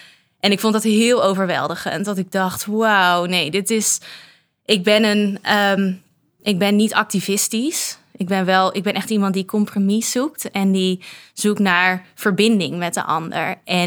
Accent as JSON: {"language": "Dutch", "country": "Netherlands", "tie": "born or raised there", "said": "En ik ben in Nederland opgegroeid. Ik heb Nederlands onderwijs gehad."}